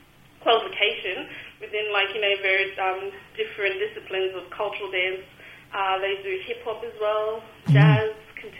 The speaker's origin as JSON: {"language": "English", "town": "Cairns", "region": "Queensland", "country": "Australia", "tie": "born or raised there", "said": "I was born and bred in Cairns."}